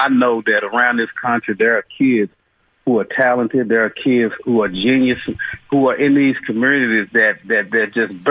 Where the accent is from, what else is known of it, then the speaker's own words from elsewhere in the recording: Dallas, Texas, United States; I'm from South Dallas, from East Dallas. It's a tough neighborhood, and that's not really me.